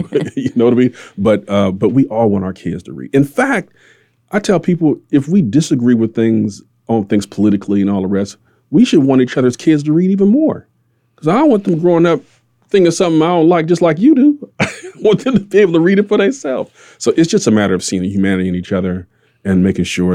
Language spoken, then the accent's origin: English; California, United States; I'm from California, the Bay Area of California. It's a lot like Honolulu. It's expensive to live out here.